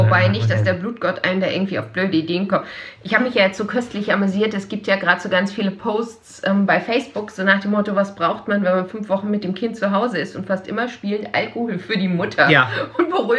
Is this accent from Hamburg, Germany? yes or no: yes; Hamburg, Germany; ich als Hamburgerin